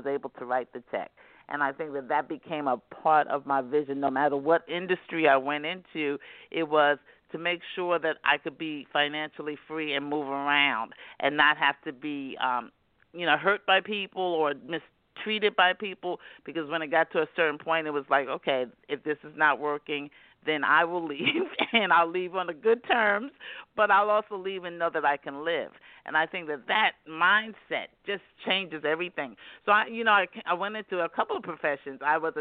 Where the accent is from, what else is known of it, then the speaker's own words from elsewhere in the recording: New York City, New York, United States; So I was born in Harlem, raised in Harlem in the Bronx.